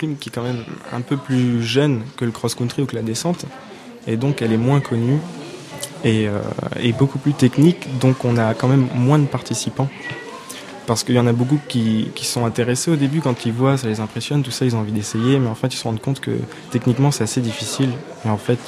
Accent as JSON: {"language": "French", "town": "Le Mans", "region": "Pays de la Loire", "country": "France", "said": "parce que je suis du Mans."}